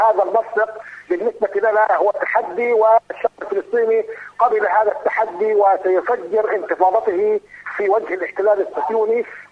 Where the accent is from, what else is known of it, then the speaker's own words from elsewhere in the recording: Palestine; ونحن ندرك أن واجبنا كفلسطينيين أن نصبح حامي هذا التطبيع